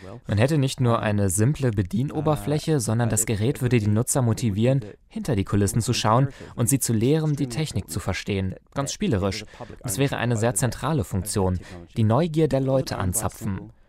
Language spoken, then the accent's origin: German; New Zealand; Bis vor ein paar Jahren war es in meinem Heimatland Neuseeland völlig normal